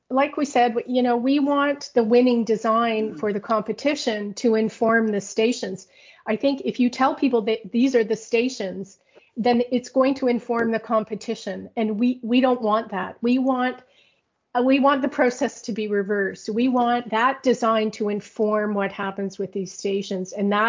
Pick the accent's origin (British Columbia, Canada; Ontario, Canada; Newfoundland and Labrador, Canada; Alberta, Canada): Alberta, Canada; Edmonton; I mean, I'm from Edmonton. I spent many years in the mountains.